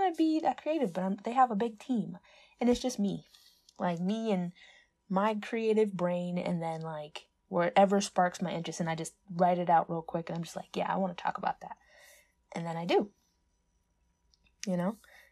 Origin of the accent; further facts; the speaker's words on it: New York, United States; So, as I said, I'm a New Yorker, right?